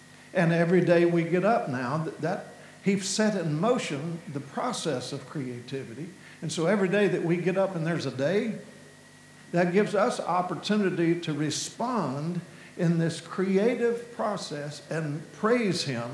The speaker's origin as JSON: {"language": "English", "town": "Glasgow", "region": "Kentucky", "country": "United States", "tie": "born there", "said": "I was born in Glasgow, Kentucky. And so since I was born in Glasgow, Kentucky"}